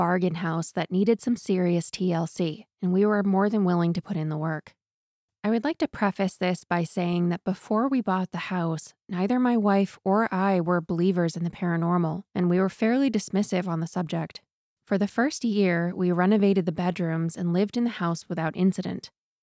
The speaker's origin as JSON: {"language": "English", "town": "Newport", "country": "United States", "tie": "born or raised there", "said": "So my parents built the house that I grew up in Newport"}